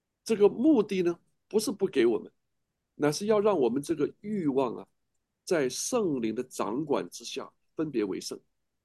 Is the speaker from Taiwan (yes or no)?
no; China; accent: Cantonese; 后来我就用广东话回答他，我嗨呀，我是讲广东话噶。